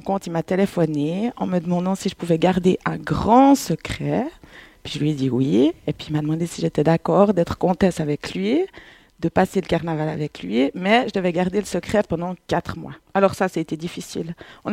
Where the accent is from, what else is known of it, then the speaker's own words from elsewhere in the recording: Estavayer, Fribourg, Switzerland; born there; je suis née à Estavayer, comme la plupart d'entre vous.